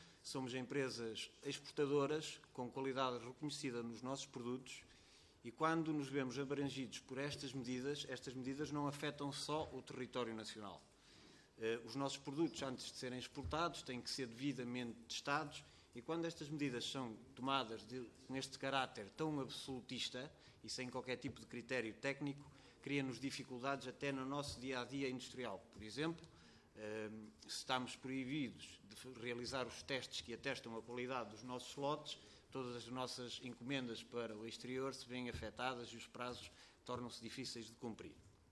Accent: Portugal; Todos nós, para além de pirotécnicos, somos portugueses

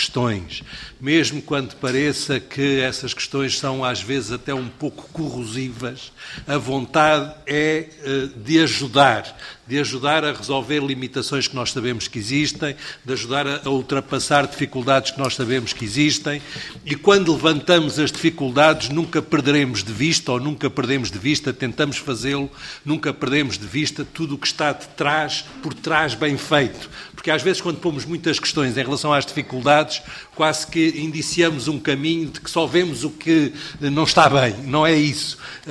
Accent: Azores, Portugal; porque nasci lá e vivo lá, mas não é isso que interessa aqui. Eu aqui gostava de não ser identificado como açoriano

